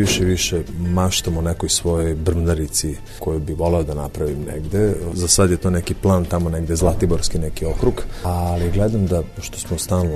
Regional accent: Novi Sad, Vojvodina, Serbia; ja sam inače iz Novog Sada

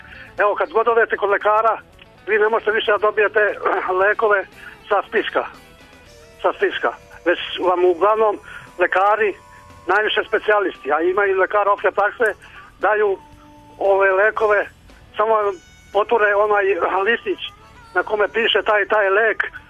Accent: Jagodina, Šumadija and Western Serbia, Serbia; ja sam iz Jagodine.

